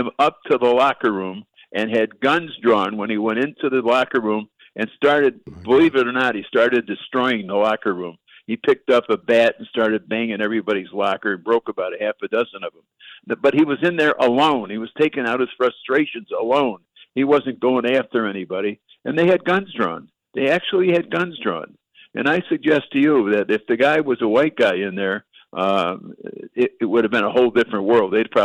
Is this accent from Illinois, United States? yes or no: yes; Chicago, Illinois, United States; and I'm born and raised in Chicago, folks. I mean, I've seen everything at least once in Chicago.